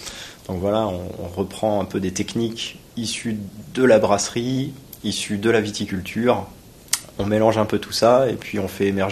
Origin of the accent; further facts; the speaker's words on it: Grand Est, France; born there; Donc, je suis né en Alsace, dans la région viticole, à la porte de la route des vins.